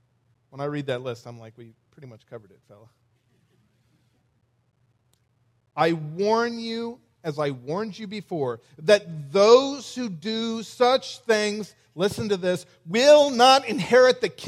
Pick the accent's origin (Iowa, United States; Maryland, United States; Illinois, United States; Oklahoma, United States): Iowa, United States; Davenport; moved away as an adult; also born or lived in Ukraine; now in Tennessee, United States; I'm originally from Davenport, Iowa, and we moved to Ukraine when I was 30 years old, 30-ish years old. And we lived in Ukraine for 11 years as church planters